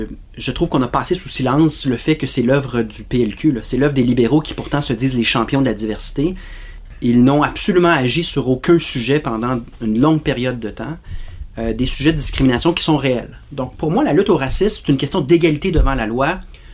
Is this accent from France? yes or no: no; Quebec, Canada; Mais au final, on est tous Québécois